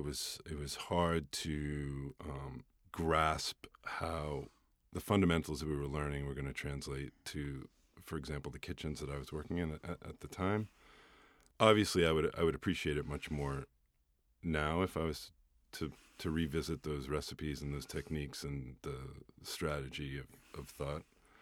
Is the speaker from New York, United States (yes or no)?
no; Massachusetts, United States; I grew up just outside of Cambridge, Massachusetts.